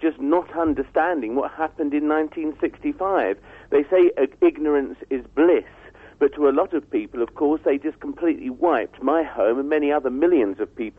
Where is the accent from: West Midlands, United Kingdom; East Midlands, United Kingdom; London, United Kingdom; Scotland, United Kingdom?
London, United Kingdom; Harefield; also born or lived in Hillingdon; now in Eastcote, United Kingdom; I was born in Hillingdon, raised in Harefield, and now live in Eastcote. And my family come from Potter's Bar, which is in Middlesex.